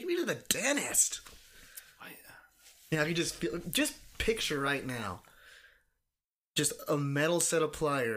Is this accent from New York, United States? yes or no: no; California, United States; when we grew up in California, we grew up relatively like poor and stuff. We lived like in a single wide trailer and shit.